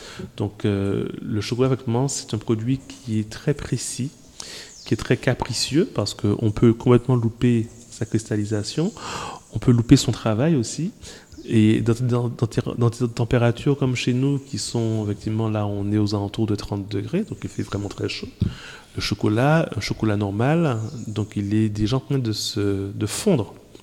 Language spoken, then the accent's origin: French; Martinique, France; Même chez nous, en Martinique, on a des attaques qui sont toujours à découvrir